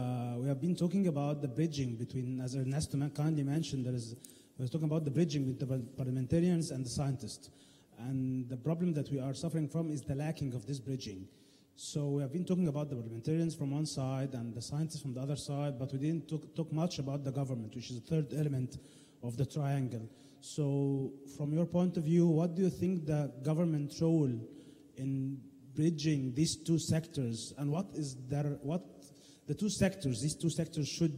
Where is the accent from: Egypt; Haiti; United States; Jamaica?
Egypt; I'm from Egypt.